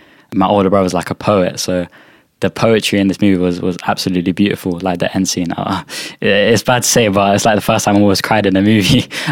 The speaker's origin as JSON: {"language": "English", "region": "London", "country": "United Kingdom", "tie": "born or raised there", "said": "Me being a British Pakistani boy growing up in London my whole life"}